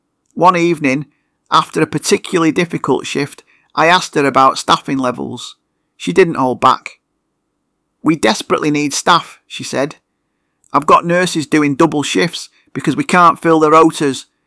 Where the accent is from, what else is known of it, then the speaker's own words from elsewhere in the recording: Eccles, North West England, United Kingdom; I grew up in Eccles thinking I'd follow my dad into plumbing. Left school at 16, learned the trade, decent money, steady work.